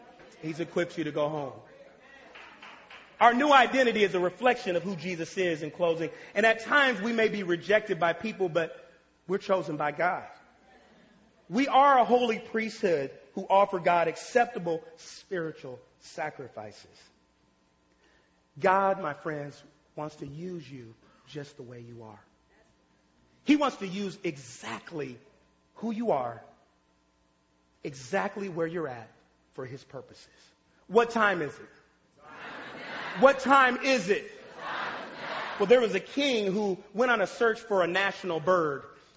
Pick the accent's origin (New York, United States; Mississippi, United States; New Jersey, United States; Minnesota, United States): Mississippi, United States; Itabena; when we were growing up in Mississippi and Itabena and we were poor and we didn't have any money